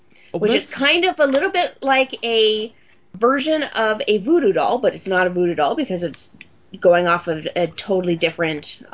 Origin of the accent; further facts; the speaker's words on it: California, United States; Wait, what? I'm from California, dude.